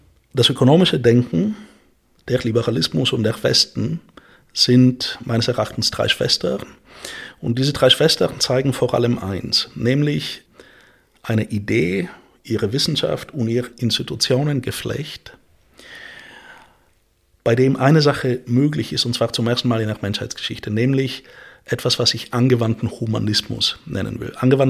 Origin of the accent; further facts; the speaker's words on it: Bulgaria; German is a second language; Wenn ich an meine Jugend zurückdenke in Bulgarien, in den Ruinen des Postsozialismus